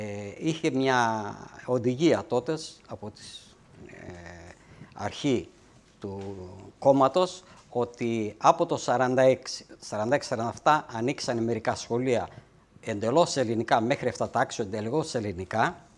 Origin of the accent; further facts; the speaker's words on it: Albania; first language el; εγώ γεννήθηκα μερικά χρόνια μετά τον πόλεμο Και εκεί που ζούσα στο χωριό μου ήταν όλοι Έλληνες ελληνικής καταγωγής. Μιλούσα μόνο ελληνικά και δεν είχα ακούσει και δεν ξέρανε ούτε οι γονείς μου λέξεις αλβανικά.